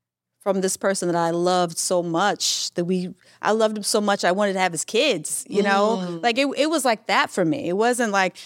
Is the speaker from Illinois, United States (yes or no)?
no; Mississippi, United States; You know, I'm from Mississippi. We're very conservative. I have 8 brothers.